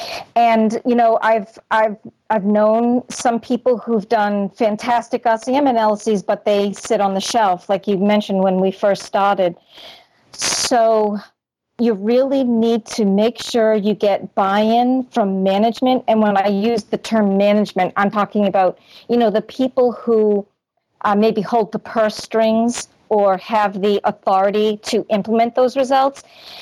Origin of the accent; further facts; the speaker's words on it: Massachusetts, United States; accent: Boston; that's my Boston accent sneaking in there